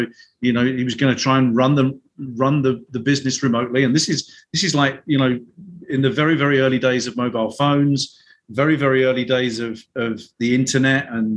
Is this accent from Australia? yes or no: no; London, United Kingdom; now in Chicago, United States; I'm originally from London, now living in Chicago, and here to talk about everything that's pop-up.